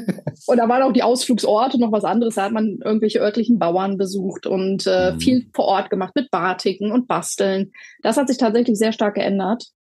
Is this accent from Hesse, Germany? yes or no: yes; Hahn, Hesse, Germany; now in Langenfeld, Germany; Geboren, nicht geboren, aber aufgewachsen in Hahn und dann aber umgezogen nach Langenfeld.